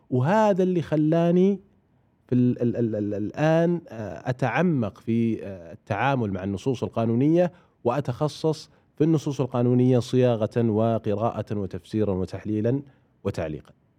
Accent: Abha, Asir, Saudi Arabia; أنا جاي من أبها عشان أحصل على شهادة، عشان أبني مستقبلي،

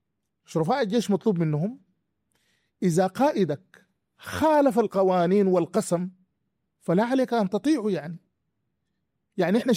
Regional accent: Adila, East Darfur, Sudan; أنا من عديلة

